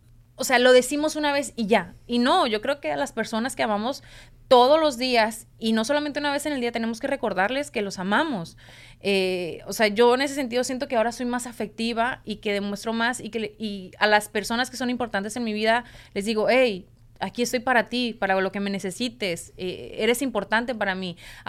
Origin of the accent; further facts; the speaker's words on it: Mexico; now in United States; veo imágenes de mi país, se me enchina la piel y veo esos momentos tan bonitos de mi tierra, me trae recuerdos de mi niñez